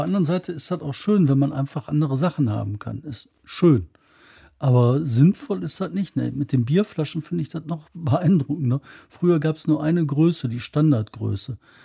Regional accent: North Rhine-Westphalia, Germany; ich komme aus dem Ruhrgebiet, gibt es nicht so, aber auch ähnlich.

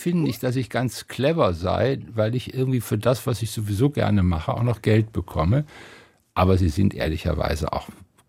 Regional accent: Wuppertal, North Rhine-Westphalia, Germany; Ich bin in Wuppertal groß geworden.

